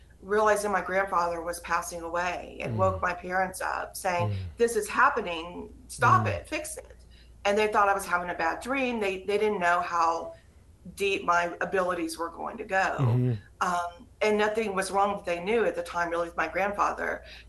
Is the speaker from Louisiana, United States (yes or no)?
yes; Louisiana, United States; I was very fortunate in some ways that I grew up in Louisiana, which everyone has a ghost story in Louisiana, and people, a lot of people there are very open to this stuff.